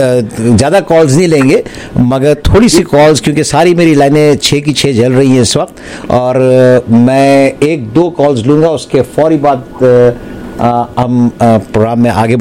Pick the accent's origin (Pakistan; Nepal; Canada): Canada; क्योंकि हम कैनेडियन हैं और कनाडा में रहते हैं